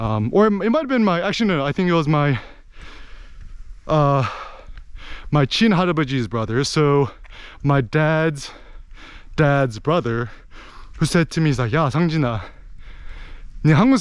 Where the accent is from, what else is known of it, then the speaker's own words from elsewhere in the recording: United States; I speak or understand any Korean, given the fact that I was born and raised in the States.